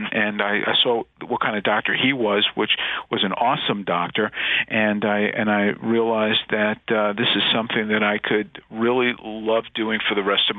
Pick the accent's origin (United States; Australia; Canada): United States; Northeast; accent: Yankee; Well, I, as you can maybe tell from my accent, I'm a Yankee.